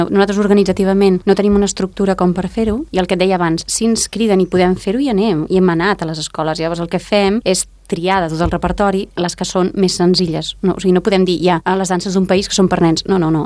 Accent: Catalonia, Spain; Nosaltres, com a catalans, estem acostumats a un tipus de danses, a uns compassos i a uns passos.

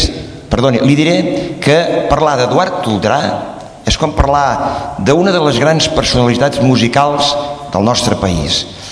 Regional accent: Sant Celoni, Catalonia, Spain; També recordo molt i gratament de la meva infantesa viscuda a Sant Celoni.

